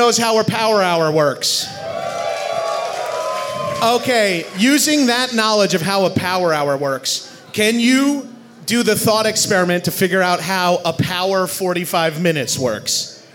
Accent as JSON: {"language": "English", "town": "Long Island", "region": "New York", "country": "United States", "said": "Because I'm white trash from Long Island, and woo!"}